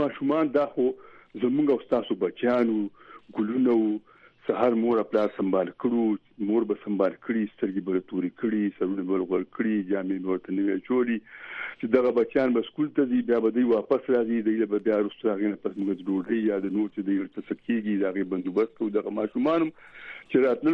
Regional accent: Afghanistan; دا کابلیان دي دا افغانان دي او موږ افغانان یو

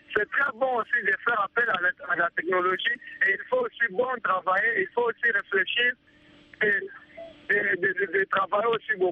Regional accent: Tshikapa, Kasaï, DR Congo; donc comme ici chez nous à Tchikapa, s'il n'y a pas le courant

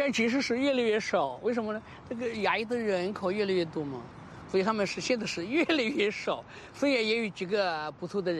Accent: New York, United States; 结束这个军队荣休以后回到我的家乡，所以纽约是我的家乡。

